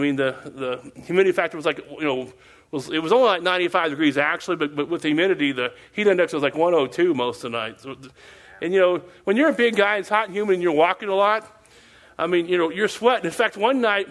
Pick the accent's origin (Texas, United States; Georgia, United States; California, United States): Texas, United States; born there; I was born in Texas, so I guess I sweat Texas.